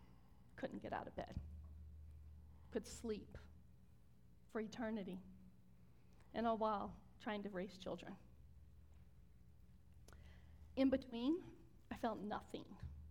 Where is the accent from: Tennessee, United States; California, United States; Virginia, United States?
Virginia, United States; moved away; We grew up in Southern Virginia.